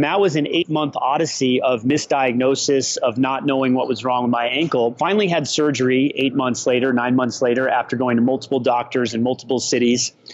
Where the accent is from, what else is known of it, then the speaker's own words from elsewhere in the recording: Peoria, Illinois, United States; born there; But I was born in Peoria, Illinois.